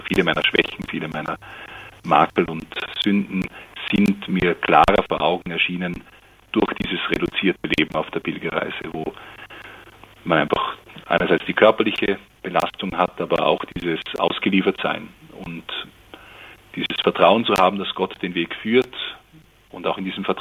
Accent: Austria; mit 20 Jahren bin ich zu Fuß von meiner Heimat in Österreich 3000 Kilometer nach Santiago de Compostela

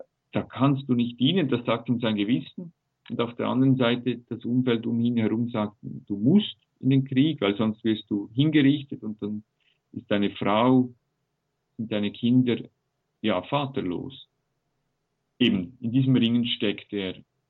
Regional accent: Switzerland; würden wir sagen, als Schweizer.

